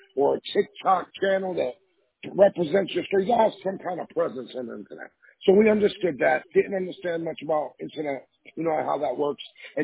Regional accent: New York, United States; I am a Puerto Rican from New York. We flip back and forth. We talk Spanglish

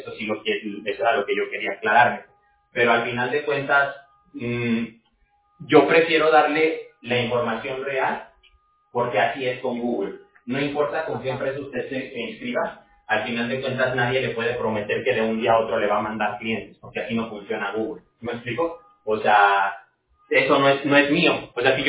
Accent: California, United States; Yo soy de California

